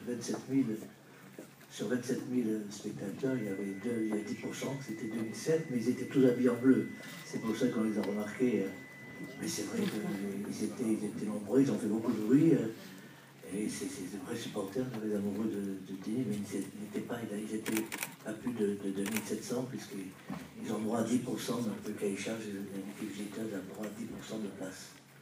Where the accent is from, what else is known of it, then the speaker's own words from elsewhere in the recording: France; on partait avec un petit ascendant étant donné qu'on jouait chez nous en France